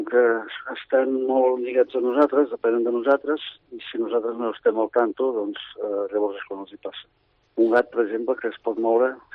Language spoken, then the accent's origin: Catalan; Figueres, Catalonia, Spain; que jo soc de Figueres.